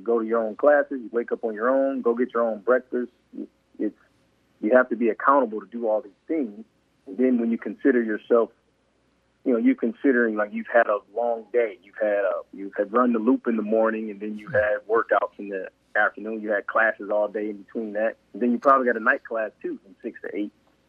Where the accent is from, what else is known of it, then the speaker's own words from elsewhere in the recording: Detroit, Michigan, United States; toughness is instilled in you early growing up in Detroit playing basketball because the talent pool is so deep.